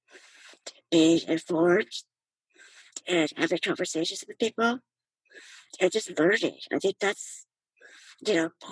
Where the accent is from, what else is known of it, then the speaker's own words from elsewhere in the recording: United States; So, you know, disabled, I'm Asian American, I'm a woman, I'm a night owl, you know, I have lots of faith.